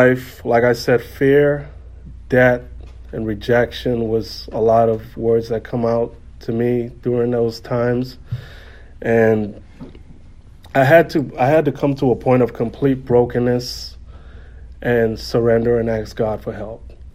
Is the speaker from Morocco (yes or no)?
no; Saint Thomas, U.S. Virgin Islands; So I was born and raised in St. Thomas, the Virgin Islands. I'm 33 years of age, and my life consisted of me moving around, doing a lot of moving